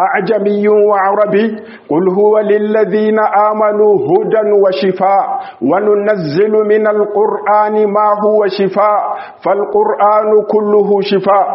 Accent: Niger

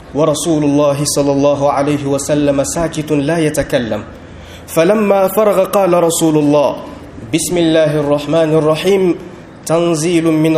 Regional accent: Niger; بلدنا النيجر الإسلامي

